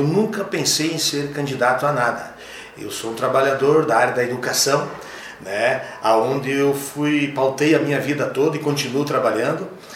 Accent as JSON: {"language": "Portuguese", "town": "Xaxim", "region": "Santa Catarina", "country": "Brazil", "tie": "born or raised there", "lives_now": "Xanxerê, Brazil", "said": "eu sou um cidadão que nasci em Xaxim, né? Aos 16 anos, o dia que eu fiz 16 anos, eu vim morar em Xanxerê. Resido aqui há mais de 30 anos."}